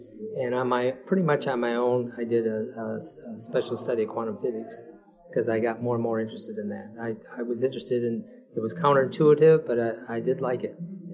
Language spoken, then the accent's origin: English; Midwest, United States; accent: Midwest; And I said, does my Midwest accent show?